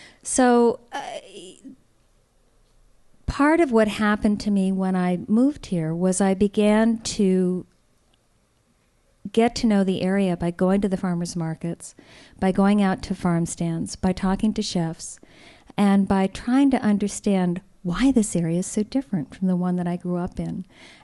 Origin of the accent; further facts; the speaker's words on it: New Jersey, United States; because I grew up in New Jersey.